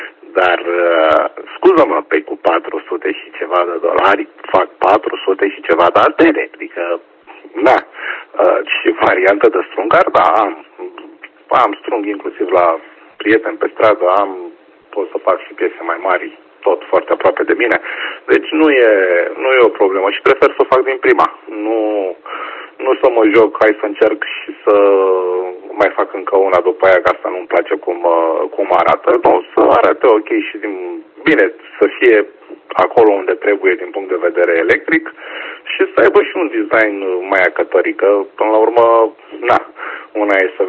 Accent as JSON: {"language": "Romanian", "country": "Romania", "said": "de multe ori mi-e și rușine că sunt român"}